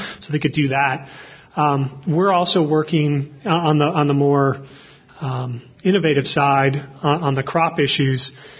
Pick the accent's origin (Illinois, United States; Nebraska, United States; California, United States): Nebraska, United States; I grew up in Nebraska, and I detasseled corn in the summer on family farms.